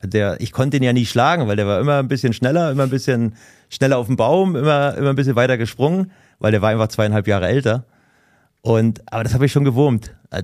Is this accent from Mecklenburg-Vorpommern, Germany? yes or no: yes; Rostock, Mecklenburg-Vorpommern, Germany; born there; ich bin in Rostock geboren.